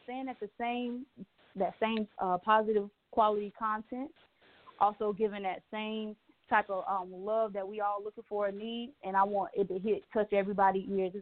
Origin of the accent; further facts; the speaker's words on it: Charlotte, North Carolina, United States; I'm from Charlotte, North Carolina.